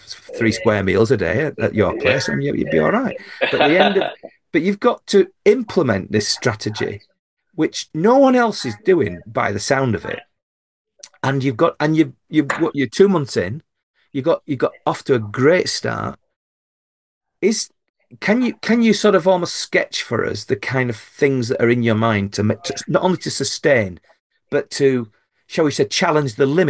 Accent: Yorkshire and the Humber, United Kingdom; We only get into Lancashire if there's a fight going, you know, because we're from Yorkshire.

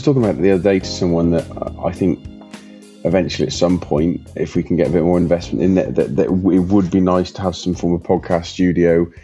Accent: Hereford, West Midlands, United Kingdom; It's like I'm from Hereford and you guys call it Hereford.

